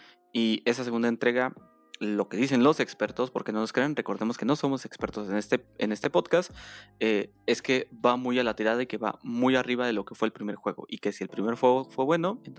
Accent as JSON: {"language": "Spanish", "country": "Mexico", "said": "porque somos mexicanos y hablamos Spanglish, evidentemente."}